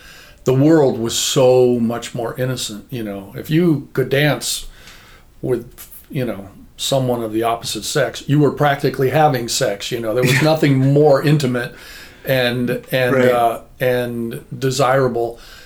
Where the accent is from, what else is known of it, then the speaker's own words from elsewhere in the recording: California, United States; growing up in Orange County, the one thing that symbolized that post-war optimism more than anything else to me was Disneyland USA.